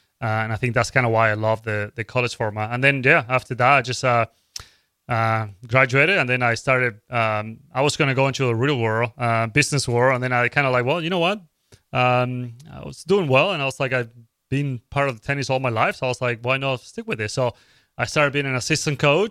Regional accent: Córdoba, Argentina; I was born in Cordoba, Argentina. Born and raised there.

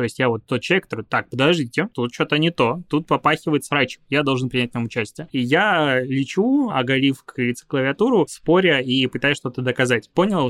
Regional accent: Belarus; moved away; also born or lived in Crimea; Не могу даже сказать, что я Беларусь, честно говоря, считаю своей родиной, потому что... Я вообще родился в Крыму и тут просто вырос.

